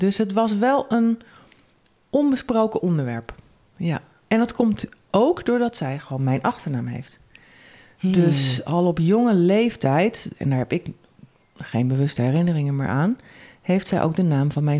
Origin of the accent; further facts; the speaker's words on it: Zeist, Utrecht, Netherlands; Nou, waar kom ik vandaan? Nou, ik kom uit Zeist.